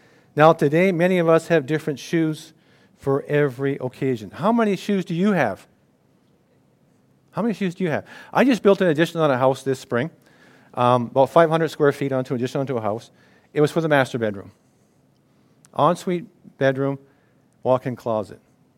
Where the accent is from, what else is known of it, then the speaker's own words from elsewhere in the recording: British Columbia, Canada; I come from the West Coast or the Wet Coast